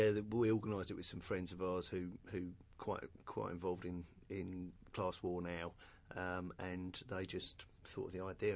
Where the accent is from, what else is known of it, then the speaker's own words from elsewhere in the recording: London, United Kingdom; I'm from London originally. I'm from West London